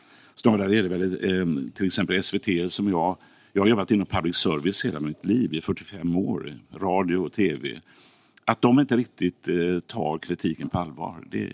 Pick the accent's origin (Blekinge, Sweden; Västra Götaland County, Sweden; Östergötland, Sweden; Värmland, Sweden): Västra Götaland County, Sweden; Gothenburg; Om man tittar här i Göteborg, jag är uppvuxen i Biskopsgården till exempel